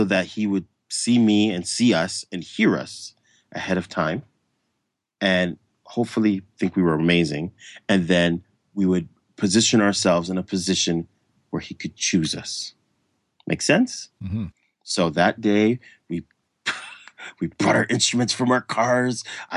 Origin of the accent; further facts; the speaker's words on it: Toronto, Ontario, Canada; because we're from Toronto, we're all from Toronto.